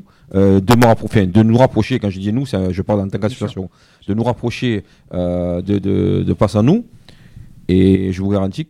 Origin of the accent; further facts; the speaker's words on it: Marseille, Provence-Alpes-Côte d'Azur, France; Je suis né aux Égalades, j'ai grandi au Flamand, j'ai eu la chance de grandir au Flamand.